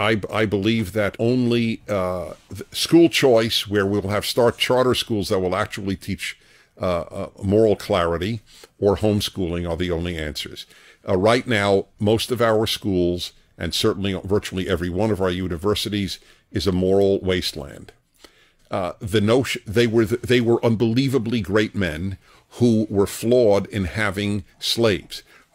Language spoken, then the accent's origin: English; New York, United States; born there; I was born in New York, a Jew, and went to Columbia.